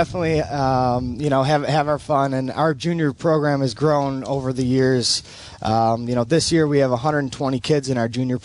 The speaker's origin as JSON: {"language": "English", "town": "Buffalo", "region": "New York", "country": "United States", "tie": "born or raised there", "said": "I'm actually a local guy. I grew up in Buffalo here."}